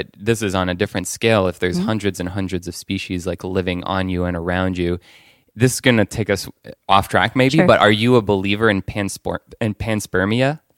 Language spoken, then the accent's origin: English; Paris, Île-de-France, France; I grew up in Paris